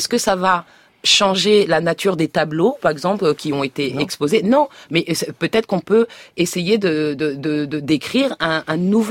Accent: France; Pourquoi on ne peut pas m'envisager en tant que Française qui parle de l'intérieur et qui peut être critique même si elle est Française ?

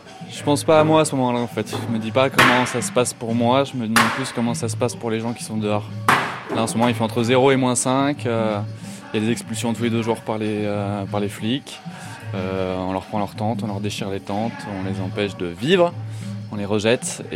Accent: Bayonne, Nouvelle-Aquitaine, France; Je viens de Bayonne.

